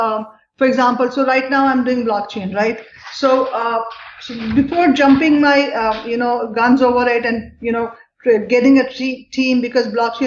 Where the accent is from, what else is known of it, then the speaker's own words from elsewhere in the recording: Pakistan; But I was the only from Pakistan. Not just female, I was the only person from Pakistan, actually.